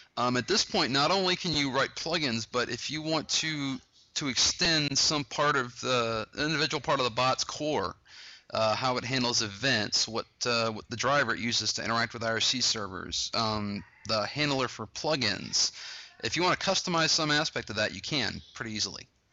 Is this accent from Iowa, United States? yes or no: no; Louisiana, United States; For those who don't know, I'm a Southerner. I'm actually from Louisiana. You probably can't hear an especially thick Cajun accent on me, but it's a Coke, darn it.